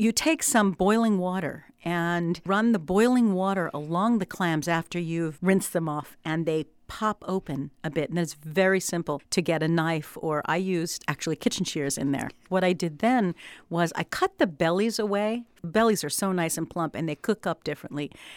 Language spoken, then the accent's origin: English; Philadelphia, Pennsylvania, United States; The first time I ate clams was when I was a kid, you know, and growing up in Philadelphia and going to New Jersey.